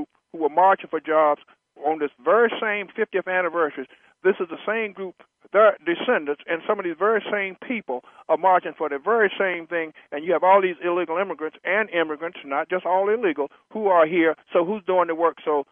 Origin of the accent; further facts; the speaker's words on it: United States; American blacks, because we're American, we were born here, and we have been for generations.